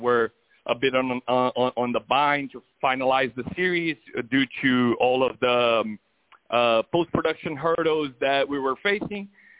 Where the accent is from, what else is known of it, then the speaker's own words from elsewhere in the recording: Brazil; moved away as an adult; now in United States; I'm a Brazilian myself. I was born and raised in Brazil, moved to America more than 10 years ago.